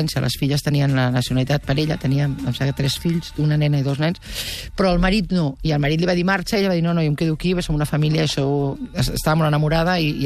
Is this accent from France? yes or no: no; Mexico; Jo sóc antiimperialista, com us podeu imaginar, com a bona mexicana